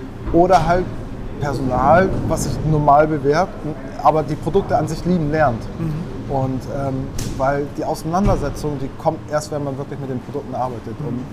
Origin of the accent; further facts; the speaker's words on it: Schleswig-Holstein, Germany; Wir kommen aus Ostholstein. Wir haben einen Landgasthof im Herzen der ostholsteinischen Schweiz.